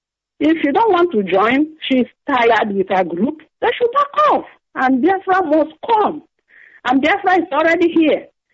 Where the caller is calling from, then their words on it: France; I'm calling from France.